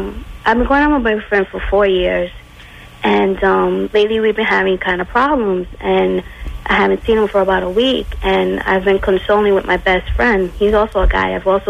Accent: Bronx, New York, United States; No, I'm from the Bronx.

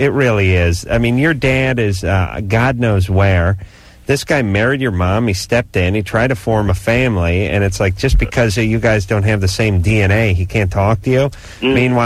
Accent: North Hollywood, California, United States; I grew up in North Hollywood. That place is a hellhole.

